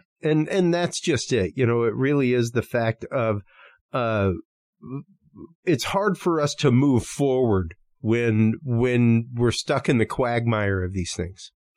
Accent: Texas, United States; I grew up in Texas watching Jaime Musan's Friday reports in the 1990s on Telemundo

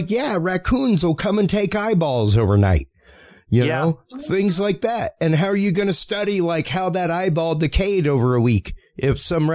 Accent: Louisiana, United States; I'm Cajun, man. My people, like, I have people in my family that grew up trapping.

